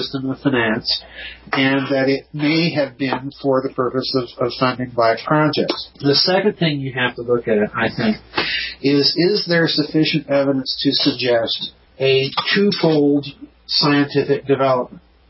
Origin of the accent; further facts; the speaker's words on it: South Dakota, United States; I grew up in South Dakota.